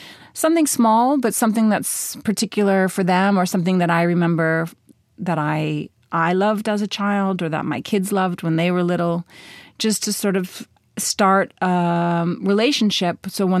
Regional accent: Medford, Massachusetts, United States; growing up outside of Boston in Medford, Massachusetts, I felt like there was a similar feel.

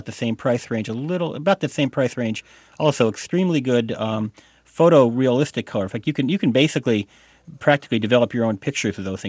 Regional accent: Palo Alto, California, United States; which happens to be based in my hometown of Palo Alto, California

